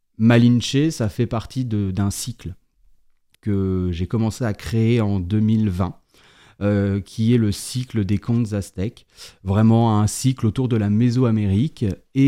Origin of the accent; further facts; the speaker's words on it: Bourgogne-Franche-Comté, France; Je viens du Jura. J'ai fait mes études, mes premières armes de théâtre à l'Université de Franche-Comté à Besançon.